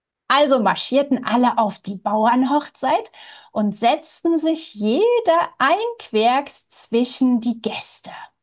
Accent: Lusatia, Germany; born there; now in Odenwald, Germany; Also ich bin ja in der Lausitz geboren und Jetzt, da ich im Odenwald lebe

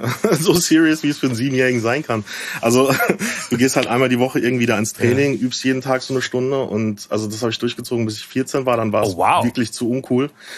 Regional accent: Bavaria, Germany; now in Berlin, Germany; Also ich komme aus der Ecke, so ein bisschen dörflicher Aschaffenburg, die Ecke. Auch nicht direkt Aschaffenburg

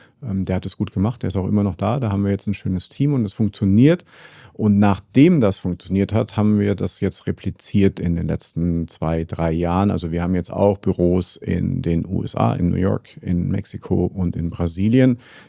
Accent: Munich, Bavaria, Germany; Sonst ich als Münchner Bayer schaff's ja sonst noch nicht mal was in Österreich zu verkaufen.

